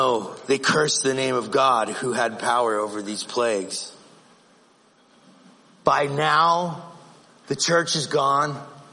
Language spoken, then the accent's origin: English; Phoenix, Arizona, United States; Yeah, I grew up in Phoenix. Okay? And that's hot enough.